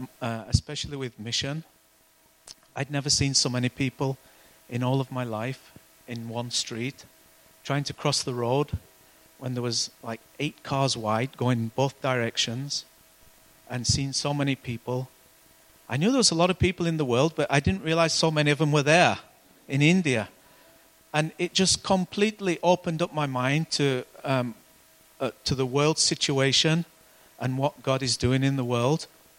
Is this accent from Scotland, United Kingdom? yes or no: no; Burnley, North West England, United Kingdom; But I didn't know any Christians in my town. I come from Burnley originally. My family grew up in Burnley.